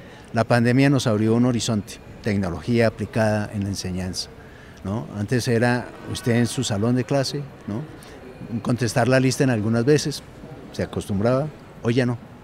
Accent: Colombia; ¿estaríamos preparados como colombianos, como universidades, como instituciones, a un cambio de paradigma tan grande como ese?

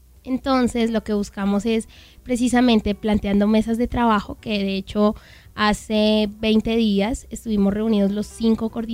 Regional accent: Boyacá, Colombia; Como buena boyacense. Cuando estaba en el campo, cuando era pequeñita

